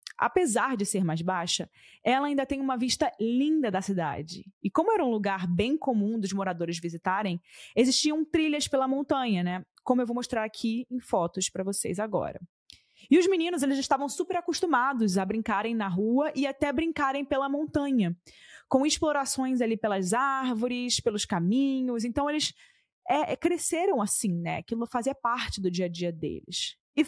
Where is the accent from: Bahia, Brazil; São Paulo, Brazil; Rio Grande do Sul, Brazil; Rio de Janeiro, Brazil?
Rio de Janeiro, Brazil; eu cresci no Rio de Janeiro, né? No centro do Rio de Janeiro, na capital. Então, já na minha época, que eu cresci nos anos 2010